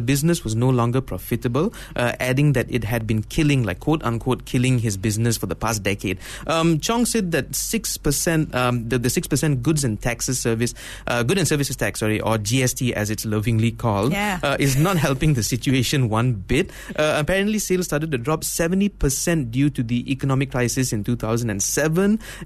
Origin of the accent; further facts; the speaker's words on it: Malaysia; how important it is to our collective time as children growing up in Malaysia.